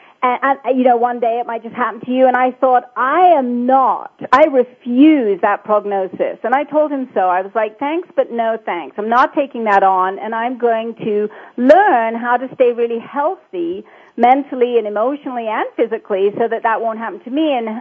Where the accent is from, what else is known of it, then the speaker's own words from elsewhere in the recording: England, United Kingdom; now in United States; I wasn't sure how to make money as an English woman with a ballet career and a circus career in America.